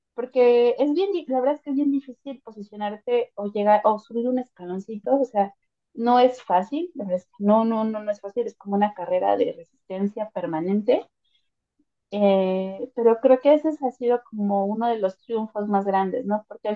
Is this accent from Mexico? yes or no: yes; Mexico; somos mexicanos